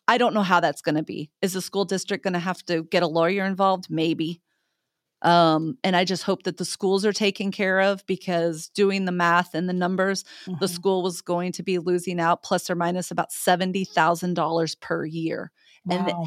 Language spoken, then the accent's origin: English; Smithville, United States; also born or lived in California; But I love Smithville. It is my hometown. And when I was in California, I always talked so highly about Smithville.